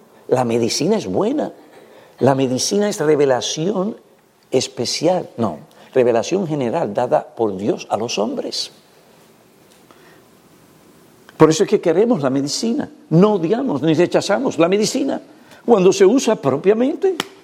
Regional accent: United States; Y yo soy americano.

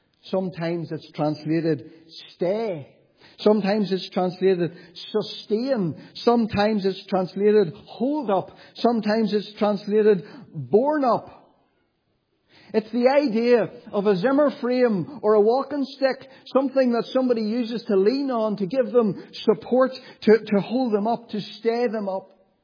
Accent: Warrenpoint, Northern Ireland, United Kingdom; If I was to take you after the meeting today down the road to my hometown of Warren Point

